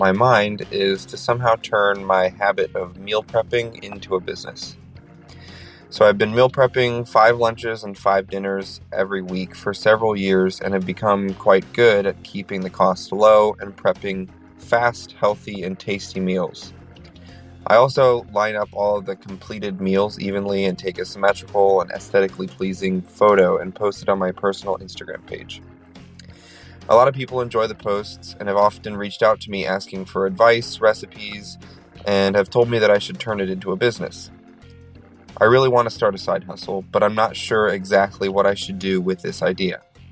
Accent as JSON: {"language": "English", "town": "Santa Barbara", "region": "California", "country": "United States", "said": "I'm from Santa Barbara, California."}